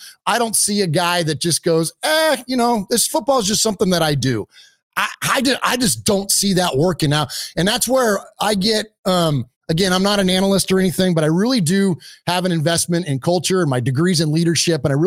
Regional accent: California, United States; now in Nashville, United States; I'm from the Bay Area, but I live just outside of Nashville now

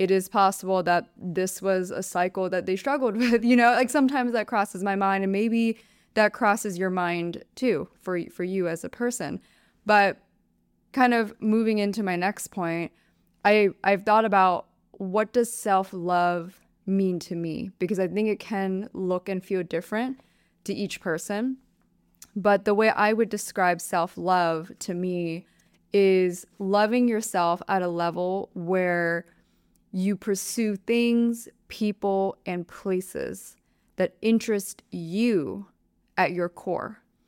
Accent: United States; now I'm obviously going to add to that I grew up in American culture where just dynamics are different. And of course, my heritage is predominantly Vietnamese and Asian culture.

